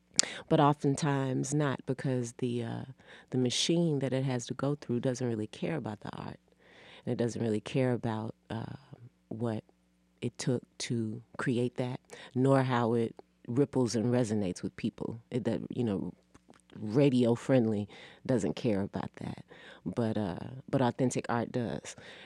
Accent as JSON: {"language": "English", "town": "Nashville", "region": "Tennessee", "country": "United States", "tie": "born or raised there", "moved": "yes", "lives_now": "Atlanta, United States", "said": "Tennessee, Nashville, Tennessee, born and raised."}